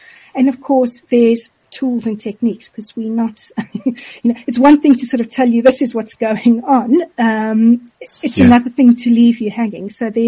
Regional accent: South Africa; growing up in South Africa, some days do feel like a desert.

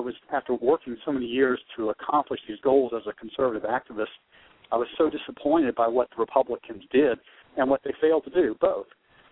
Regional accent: Charleston, South Carolina, United States; also born or lived in New Hampshire; In fact, I'm from Charleston, South Carolina. I went to prep school up at Phillips Exeter Academy in New Hampshire.

